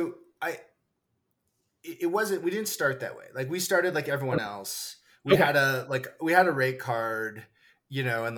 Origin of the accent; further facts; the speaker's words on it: Toronto, Ontario, Canada; I was born and raised in Toronto, my whole life there